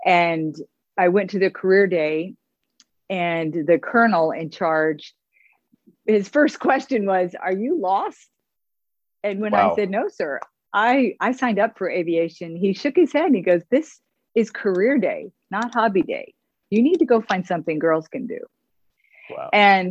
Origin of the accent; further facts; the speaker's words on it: New Mexico, United States; I'm from New Mexico. You can't get more landlocked and less water than New Mexico.